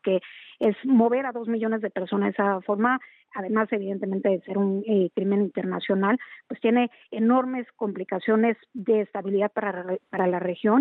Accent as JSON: {"language": "Spanish", "country": "Mexico", "said": "nos pone también a nosotros como mexicanos en una situación de alerta"}